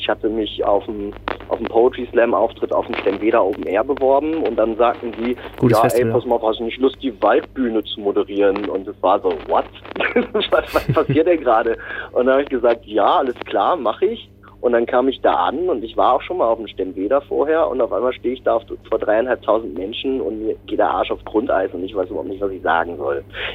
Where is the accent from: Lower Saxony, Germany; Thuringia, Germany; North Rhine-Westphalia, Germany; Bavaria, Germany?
North Rhine-Westphalia, Germany; Greven; in Greven, meiner Heimatstadt